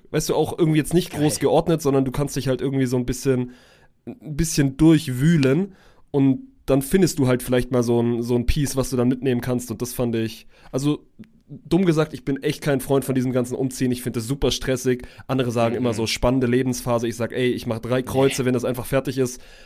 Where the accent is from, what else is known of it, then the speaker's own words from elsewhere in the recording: Baden-Württemberg, Germany; mich als Schwabe hat das natürlich sowas von abgeholt.